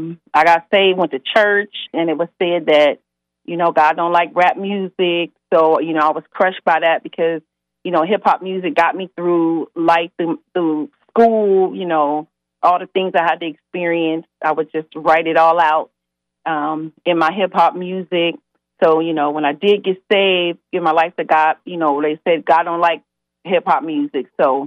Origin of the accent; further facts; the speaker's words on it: Youngstown, Ohio, United States; And, of course, I'm from Youngstown. I'm a mom. I'm a grandmother.